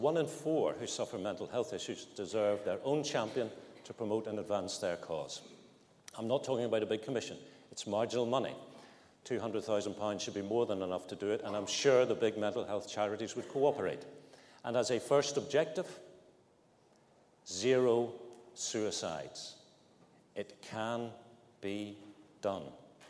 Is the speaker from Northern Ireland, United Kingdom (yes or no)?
yes; Northern Ireland, United Kingdom; I'm a unionist leader, but I'm not an orange man. And in one very specific regard, I'm actually as Irish as Katrina Ruan.